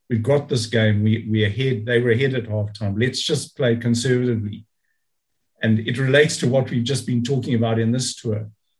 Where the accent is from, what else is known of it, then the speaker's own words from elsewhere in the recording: South Africa; Look, from my series, my section as a South African